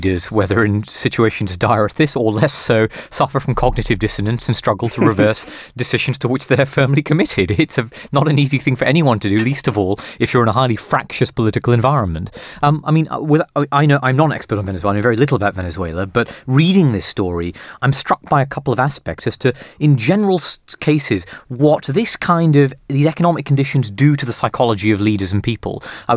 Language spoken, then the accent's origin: English; United Kingdom; I'm British.